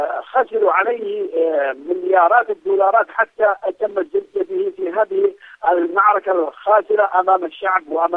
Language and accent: Arabic; Yemen; وأنهينا ما يسمى الفدرالية التي لم نرضى بها على الإطلاق كيمنيين